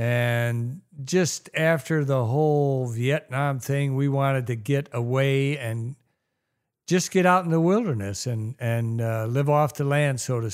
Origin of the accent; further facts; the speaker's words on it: Milan, Ohio, United States; I grew up in Milan, Ohio, right outside of Milan. And for those of you who don't know, that small village is the birthplace of Thomas Edison.